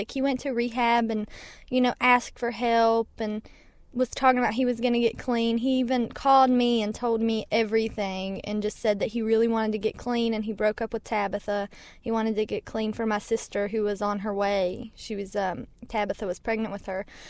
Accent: Mullins, West Virginia, United States; I am from Mullins, West Virginia.

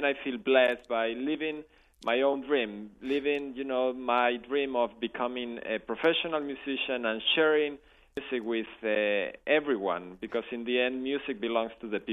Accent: Logroño, La Rioja, Spain; but it was a real theater in my hometown in Logroño.

